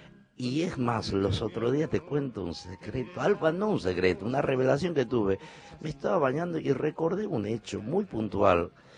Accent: Orán, Salta, Argentina; Orán, San Ramón de la Nueva Orán, un beso le mando a toda

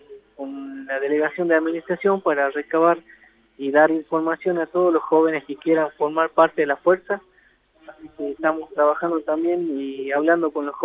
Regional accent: Argentina; como todo argentino, decimos las Malvinas son argentinas

